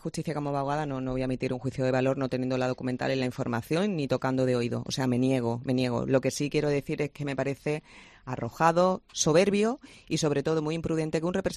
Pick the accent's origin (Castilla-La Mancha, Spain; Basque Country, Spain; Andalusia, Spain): Andalusia, Spain; Málaga; a mí lo que me importa como malagueña es que estemos en el ranking de las mejores ciudades culturales